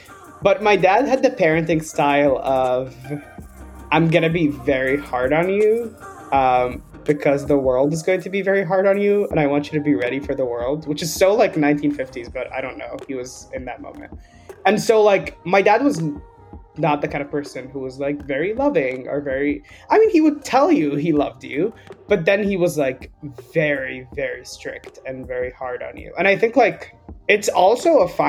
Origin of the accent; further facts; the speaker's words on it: Egypt; also born or lived in Dubai, United Arab Emirates; I am from Egypt, and I spent like all of my childhood between Egypt and Dubai.